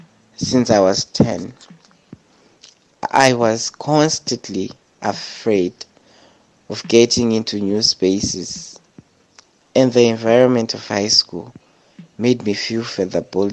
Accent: Chitungwiza, Harare, Zimbabwe; a trans woman born and raised in Chitungwiza. Growing up, my life was superb. I grew up in an environment with girls.

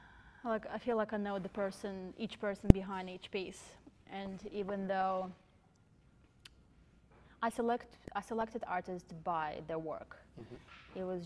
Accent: Latvia; moved away as an adult; also born or lived in Sydney, Australia; now in Perth, Australia; I'm originally from Latvia, and then I moved to Sydney when I was around 18.

